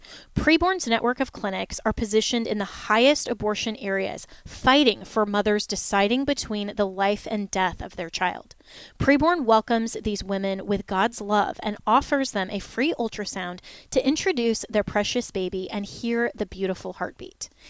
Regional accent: Florida, United States; who is actually representative here from my home state of Florida

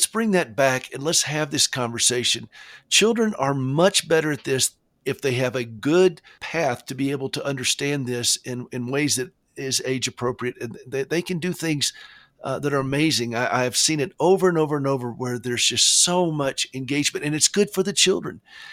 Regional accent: the South, United States; accent: Southern; she didn't have to raise an eyebrow at my Southern accent

